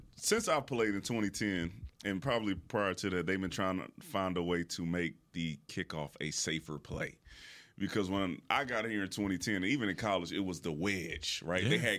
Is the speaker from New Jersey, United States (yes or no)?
no; Houston, Texas, United States; When you driving down the street in Houston, you see dudes on the side of, they in the median on their horses. I grew up seeing that.